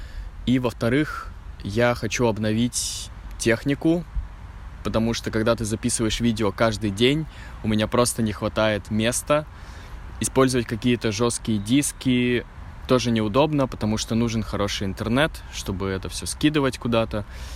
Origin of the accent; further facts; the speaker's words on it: Novosibirsk, Novosibirsk Oblast, Russia; also born or lived in Saint Petersburg; now in Nizhny Novgorod, Russia; Несколько месяцев до этого я жил в Новосибирске, в моем родном городе, у бабушки. У нас достаточно большой дом, и я жил на втором этаже